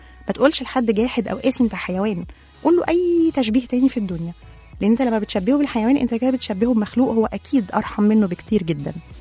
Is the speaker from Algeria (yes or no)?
no; Egypt; احنا عندنا في مصر تقريبا على مستوى الجمهورية حوالي 449 دار أيتام